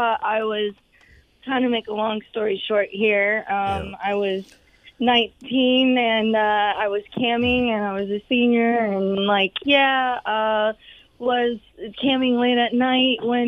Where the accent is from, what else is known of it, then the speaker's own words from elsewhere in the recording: Winter Haven, Florida, United States; born there; Winter Haven, Arbondale is where I was born, but I moved around a lot because my dad was a musician